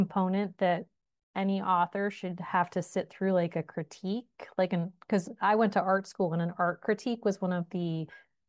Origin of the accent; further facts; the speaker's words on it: Pittsburgh, Pennsylvania, United States; Well, and so, like, I'm from the Pittsburgh area.